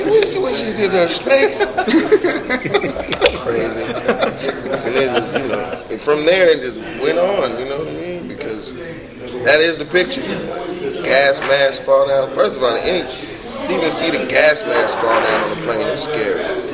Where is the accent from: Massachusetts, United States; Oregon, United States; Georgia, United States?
Georgia, United States; Atlanta; No, in Atlanta. I never saw snakes growing up.